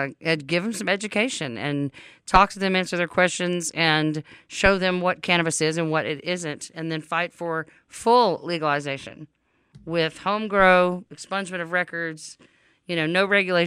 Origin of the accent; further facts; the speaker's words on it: Louisiana, United States; I was just looking at the new they're just now in Louisiana, my home state.